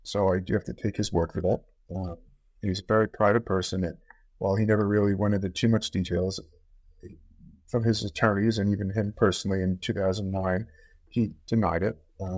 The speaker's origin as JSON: {"language": "English", "town": "Boston", "region": "Massachusetts", "country": "United States", "said": "Yeah, I mean, so I'm from Boston"}